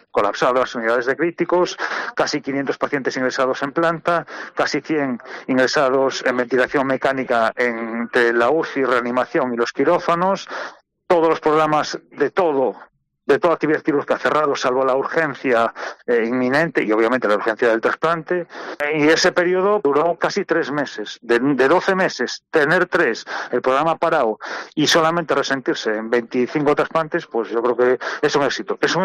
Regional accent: Spain; somos los españoles los más generosos y los más solidarios

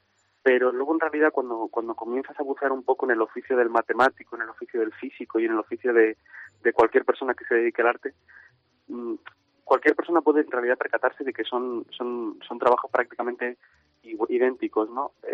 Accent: Barcelona, Catalonia, Spain; also born or lived in Estepona; now in Granada, Spain; Sí, un poquito andaluz de adopción, sí. Yo nací en Barcelona, viví allí gran parte de mi infancia, y luego en 2012 me mudé con mi familia a Estepona, a Málaga, y ahora pues estoy viviendo aquí en Granada estudiando

